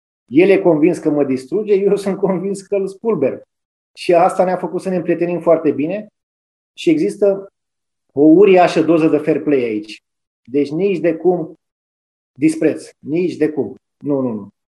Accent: Târgoviște, Dâmbovița, Romania; am crescut în Târgoviște, lângă Curtea Domnească

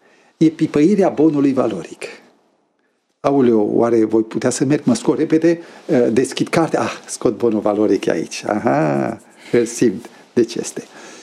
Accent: Romania; Și eu, care sunt român, nu, cu pantalonii cârpiți

